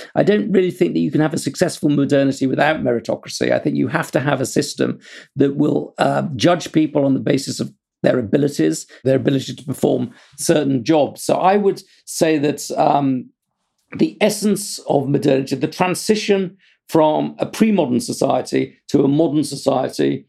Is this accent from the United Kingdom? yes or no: yes; United Kingdom; I'm British